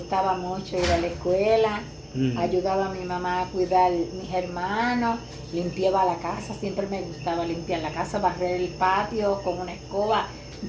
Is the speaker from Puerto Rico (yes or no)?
yes; Camuy, Puerto Rico; also born or lived in Arecibo; Nací en Arecibo y me crié aquí en el barrio de Quebrada, que este es de Camuy. Toda la vida llevo aquí en el mismo lugar.